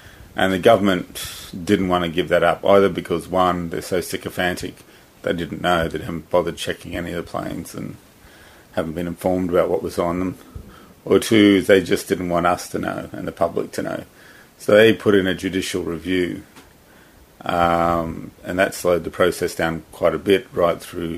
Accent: Australia; We're from the diaspora. So Karen was from Scotland, Ewan was from the States, and I was from Australia.

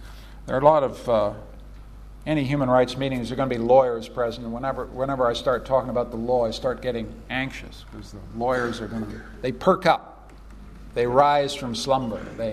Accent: Canada; and I'm a Canadian, so I glow with pride.

